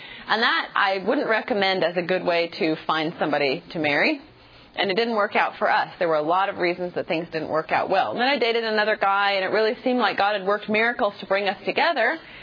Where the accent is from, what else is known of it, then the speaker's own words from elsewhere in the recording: United States; my husband is from Africa, and I grew up in America.